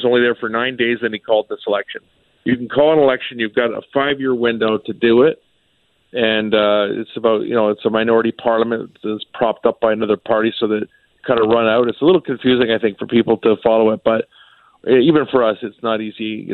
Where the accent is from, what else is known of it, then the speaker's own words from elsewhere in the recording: Canada; there's nothing I can do really about it as a Canadian.